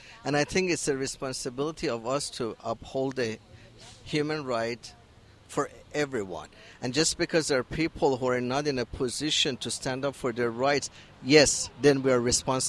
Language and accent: English; Iran; now in United States; Was that my accent that gave it away? I'm from Iran, and I come from a land of oppression.